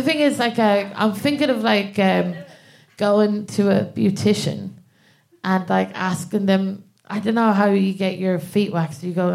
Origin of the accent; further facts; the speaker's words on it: Ireland; moved away as an adult; now in England; so I'm from Ireland and I moved to England about, I'd say about 4 years ago now at this